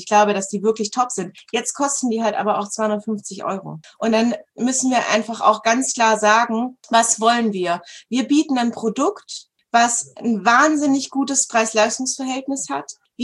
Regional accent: Southern Germany, Germany; Ich komme aus Süddeutschland.

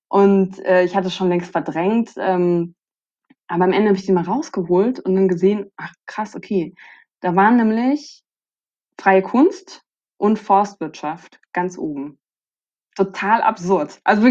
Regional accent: Hamburg, Germany; Nee, ich bin voller Stadtkind. Also ich bin in Hamburg aufgewachsen.

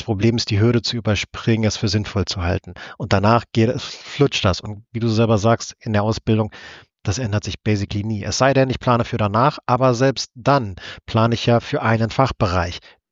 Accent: Berlin, Germany; ich bin in Berlin aufgewachsen und groß geworden.

